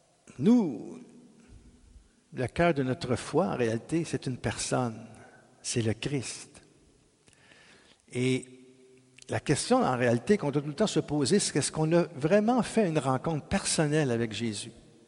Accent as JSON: {"language": "French", "town": "Gatineau", "region": "Quebec", "country": "Canada", "said": "on n'est pas loin, on vient de Gatineau."}